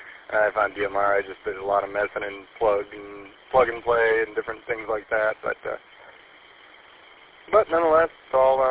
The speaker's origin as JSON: {"language": "English", "town": "Lapeer", "region": "Michigan", "country": "United States", "tie": "born or raised there", "moved": "as an adult", "lives_now": "Missouri, United States", "said": "Originally, I was born and raised here in Lapeer, and then currently been living in Missouri for about a year or two now, but haven't been living in Lapeer probably about 10 years now."}